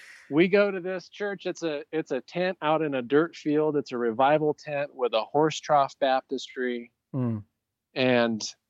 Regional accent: California, United States; We're from California.

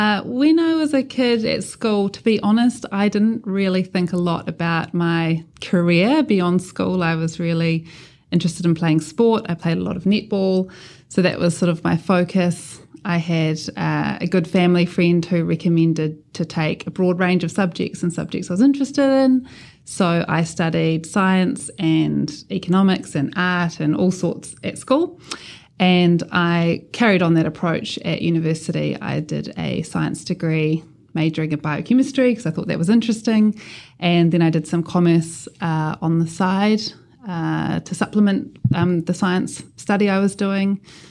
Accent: Palmerston North, Manawatū-Whanganui, New Zealand; I grew up in Palmerston North, so there weren't all of the financial sector wasn't represented, I suppose, where I grew up.

